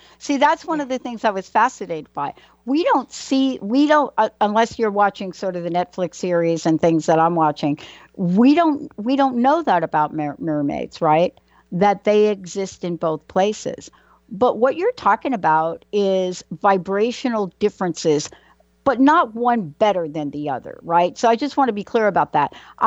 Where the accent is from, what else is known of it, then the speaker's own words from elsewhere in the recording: Bronx, New York, United States; I mean, people don't think it's the Bronx, New York, as being on the water, but it is, really.